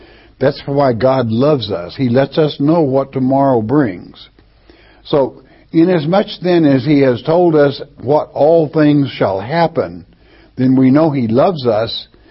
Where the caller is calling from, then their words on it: Florida, United States; from Florida.